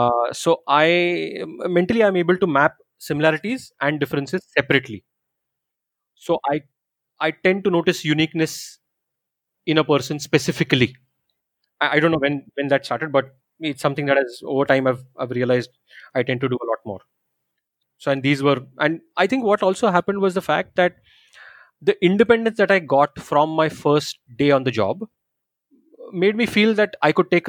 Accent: Mumbai, Maharashtra, India; now in Gurgaon, India; Both of us, me and my wife, we're from Bombay. Didn't know anybody in Gurgaon.

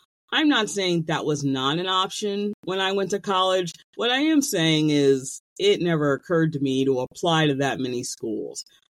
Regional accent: New Jersey, United States; I grew up in New Jersey, but both of my parents are from the Deep South.

